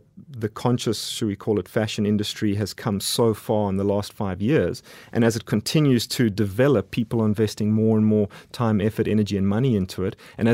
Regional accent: South Africa; moved away; I'm sure you've picked up that I'm South African. And I moved here back in 2011, really looking for something more.

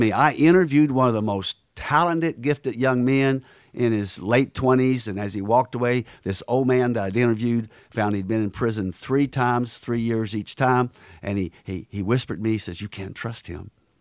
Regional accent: the South, United States; accent: Southern; guess where I'm from? I'm from the South. I bet you couldn't tell by my accent.

